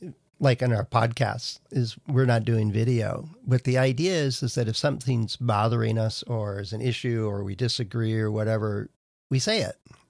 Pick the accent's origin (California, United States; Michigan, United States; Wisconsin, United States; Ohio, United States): Wisconsin, United States; Green Bay; I grew up in Green Bay, Wisconsin, and we call it Lombardi time